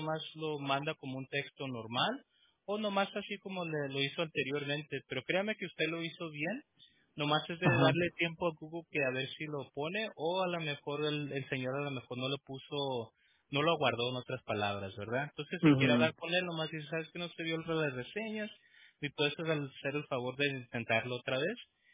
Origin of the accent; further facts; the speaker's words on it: Prescott Valley, Arizona, United States; en Prescott, Arizona, fui donde nací. Soy de Prescott Valley, ¿verdad? Pero no había un hospital antes, ¿no?